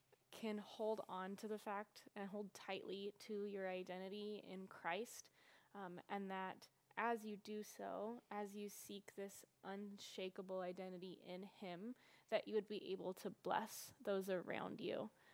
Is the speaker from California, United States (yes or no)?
yes; California, United States; I'm from California, so that's why the California poppy.